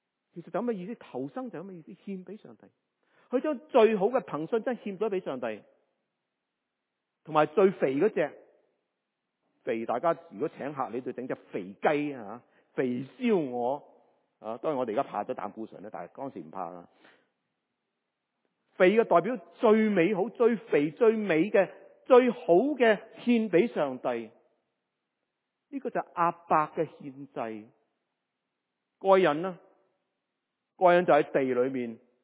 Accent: China; 我哋中國人應該好明白大仔

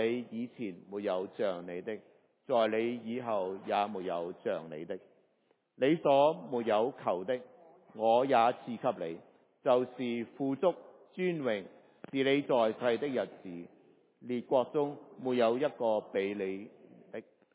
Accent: China; 即系我哋中国人好中意求嘅福禄寿啊

